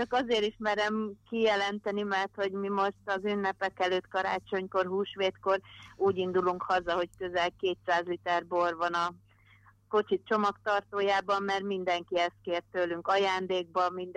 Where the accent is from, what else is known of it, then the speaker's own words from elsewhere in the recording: Trnava Region, Slovakia; mert mi felvidékről származunk, olyan helyről, ahol nem igazán van szőlő